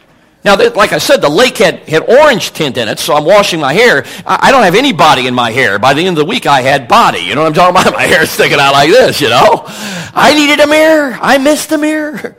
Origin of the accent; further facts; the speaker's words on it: Chicago, Illinois, United States; Now, I'm not a camper. I mean, I grew up in Chicago. You know what I'm talking about. I'm not a camper.